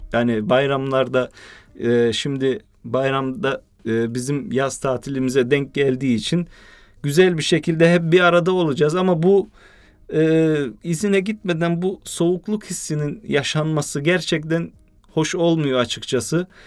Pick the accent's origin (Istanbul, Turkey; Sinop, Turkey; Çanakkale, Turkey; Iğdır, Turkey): Sinop, Turkey; Türkeli; Yani baktığımız zaman ben bu sene tatilim için memleketim Sinop Türkeli'ne gideceğim.